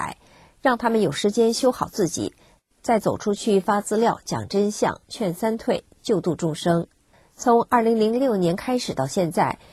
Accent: Hubei, China; 我的家乡地处湖北省山区，离省城遥远，是一个信息闭塞、资源缺乏的贫困县。

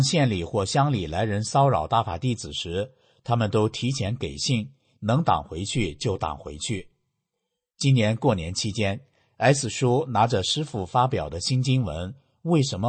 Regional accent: Hebei, China; 我出生在河北平原上一个不大的村庄，村里的乡亲们大多淳朴善良。我上学毕业到城里工作安家，离开了生我养我的家乡。

